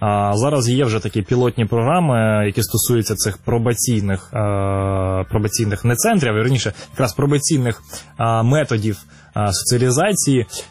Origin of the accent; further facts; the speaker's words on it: Lviv, Lviv Oblast, Ukraine; бо я сам зі Львова